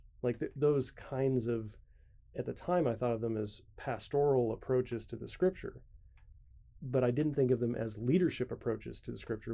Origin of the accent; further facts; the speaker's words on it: Kansas, United States; So I came from Kansas.